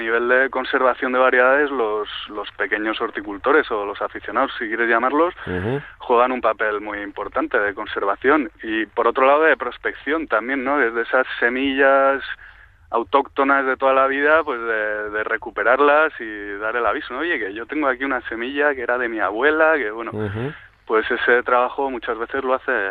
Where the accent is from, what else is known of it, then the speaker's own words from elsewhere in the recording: Madrid, Community of Madrid, Spain; Yo soy madrileño, pero bueno, llevo aquí ya eso, pues una temporada